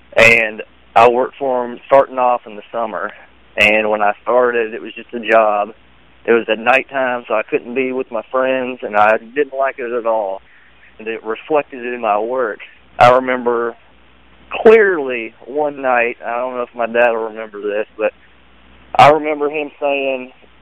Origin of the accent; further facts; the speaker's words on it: Lexington, Kentucky, United States; now in Louisville, United States; And my wife is from Lexington. I'm from Lexington. And I had to pack everything up with her and move to Louisville.